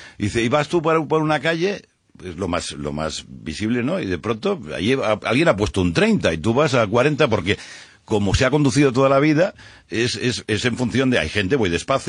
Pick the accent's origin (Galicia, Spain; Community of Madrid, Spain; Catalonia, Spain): Catalonia, Spain; Barcelona; yo soy de Barcelona